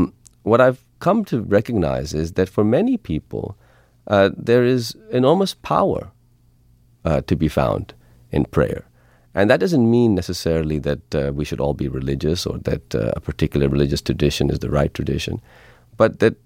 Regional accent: Pakistan; Well, that's because I'm Pakistani.

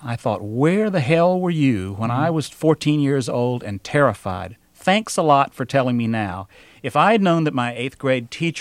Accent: Raleigh, North Carolina, United States; Yeah, Raleigh's my hometown, and Terry and I marched in Raleigh's first Gay Pride parade about 4 years ago.

